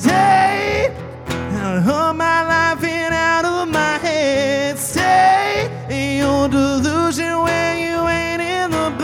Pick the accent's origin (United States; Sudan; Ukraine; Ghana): United States; Georgia; I'm from South Georgia.